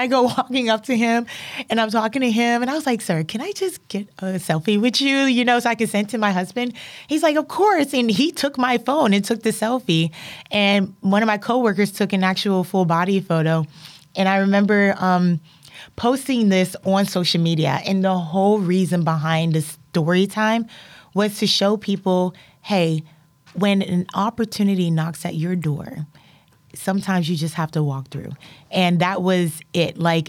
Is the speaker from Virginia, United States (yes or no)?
yes; Lynchburg, Virginia, United States; You know, again, I come from Lynchburg, Virginia.